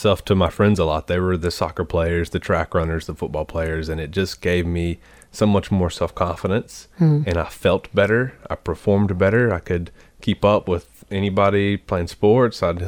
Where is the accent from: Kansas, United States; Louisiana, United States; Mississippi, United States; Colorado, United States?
Mississippi, United States; Meridian; now in Miami, United States; Okay, I am from Meridian, Mississippi. I moved to Miami in early 2014, so coming up on my five-year anniversary